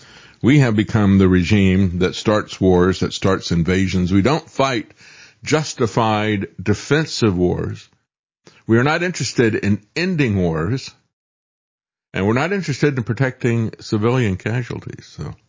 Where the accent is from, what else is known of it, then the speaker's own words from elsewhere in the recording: Florida, United States; I know from growing up in Florida that people whose parents came, you know, my generation, it was their parents who came out of Cuba